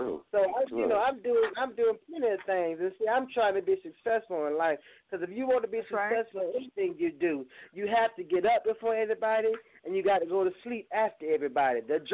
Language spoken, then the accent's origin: English; Columbus, Georgia, United States; I'm from Columbus, Georgia. I'm 18 years old.